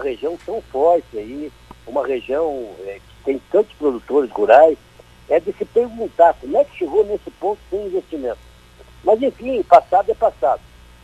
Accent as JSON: {"language": "Portuguese", "town": "União da Vitória", "region": "Paraná", "country": "Brazil", "tie": "born or raised there", "said": "Eu sou natural de União da Vitória, onde fui prefeito"}